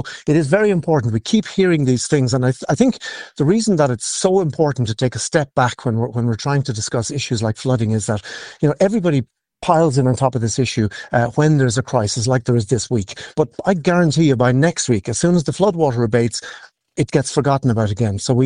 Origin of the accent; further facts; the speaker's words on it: Kilkenny, Leinster, Ireland; In my hometown of Kilkenny City, that used to be regularly flooded